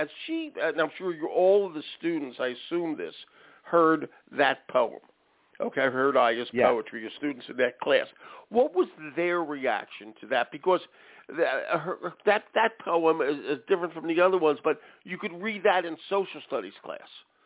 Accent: Philadelphia, Pennsylvania, United States; It's like the Damascus version of my hometown Philly cheesesteak.

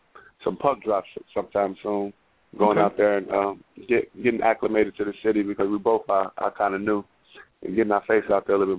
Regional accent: Chicago, Illinois, United States; I'm from Chicago, so I'm a Blackhawks man.

